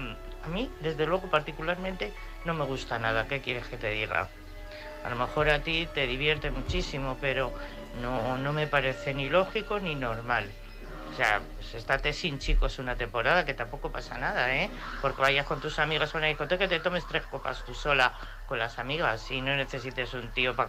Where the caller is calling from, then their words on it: Madrid, Community of Madrid, Spain; de Madrid.